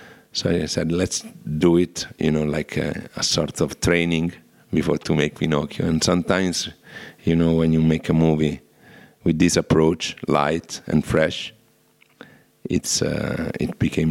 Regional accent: Rome, Lazio, Italy; English is a second language; I'm from Roma, but I'm from Rome

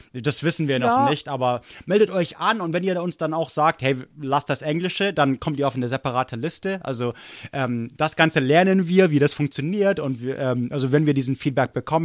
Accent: Germany; also born or lived in United States; wie ich aufgewachsen bin in Deutschland im Gegensatz zu Amerika. Also ich habe beide mitbekommen.

